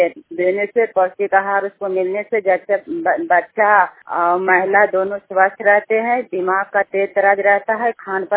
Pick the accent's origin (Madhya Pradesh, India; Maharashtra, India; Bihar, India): Bihar, India; Sorari; मैं नालंदा जिला से मैं बोल रही हूँ, हरनौत प्रखंड पंचायत सोराडी, मेरा गांव भी सोराडी है।